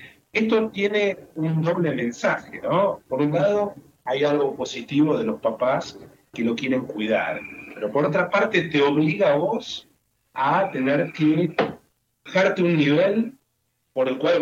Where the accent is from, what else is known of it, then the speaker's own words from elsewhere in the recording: Argentina; now in Bogotá, Colombia; También soy argentino y vivo en Bogotá.